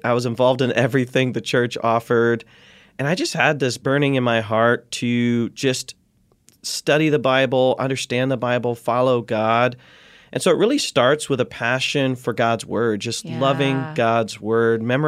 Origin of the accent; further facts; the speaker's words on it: Ohio, United States; I struggled with who I was as a brown kid in a white rural town, northern Ohio, and I found Jesus as a teenager.